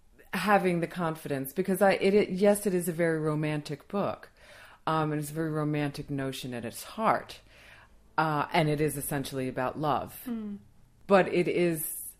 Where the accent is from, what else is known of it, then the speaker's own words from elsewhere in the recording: New York, United States; now in Reading, United Kingdom; you're from Maine, I'm from New York, washed up on these shores into fairyland, Of Reading.